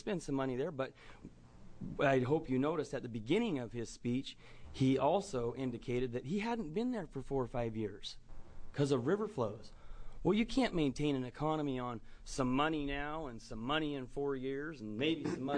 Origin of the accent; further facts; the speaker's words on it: Idaho, United States; I'm from Idaho, just over the border in Owyhee County